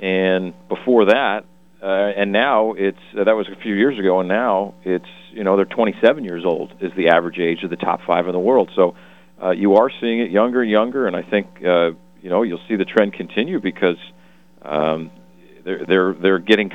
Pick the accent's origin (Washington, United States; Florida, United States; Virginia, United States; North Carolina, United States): Florida, United States; Coral Springs; Yeah, being a grew up, born and raised in Coral Springs, Florida, right down near Fort Lauderdale, where you're at.